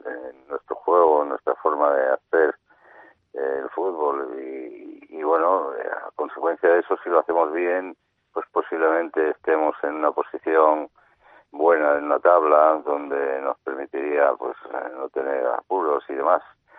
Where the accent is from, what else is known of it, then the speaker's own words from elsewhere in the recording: Basque Country, Spain; also born or lived in Russia; now in Madrid, Spain; en Rusia era español y en España, pues en Euskadi era ruso y ahora en Madrid soy vasco, ahora soy ruso otra vez.